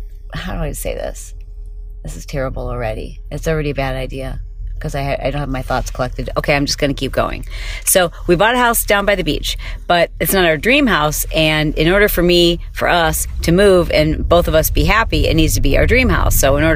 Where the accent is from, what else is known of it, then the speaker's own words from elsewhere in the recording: Michigan, United States; I grew up in Michigan and that was important to me.